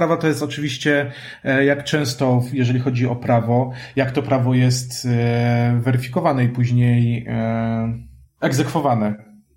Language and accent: Polish; Kraków, Lesser Poland, Poland; ja jestem Krakusem, więc też nie chcę, żeby ktoś myślał, że tak, tutaj jestem, wywyższam Kraków, bo to jest moje miasto